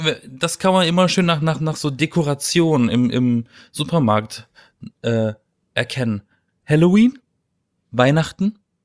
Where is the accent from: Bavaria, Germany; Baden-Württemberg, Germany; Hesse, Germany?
Baden-Württemberg, Germany; Ich komme ja aus dem Schwarzwald.